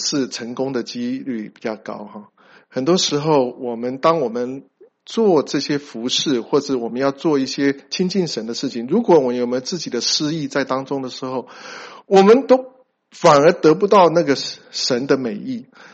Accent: China; 我们中国人的 sampling 比较不一样哈

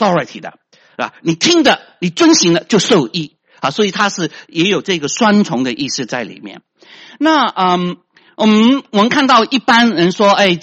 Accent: China; 我们都是中国人对吗？

